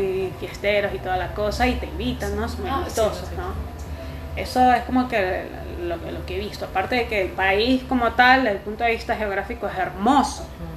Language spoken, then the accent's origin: Spanish; Venezuela; También tengo amigos venezolanos de sí, mi casa, de mi tierra, que dijeron, no, yo me voy de esta vaina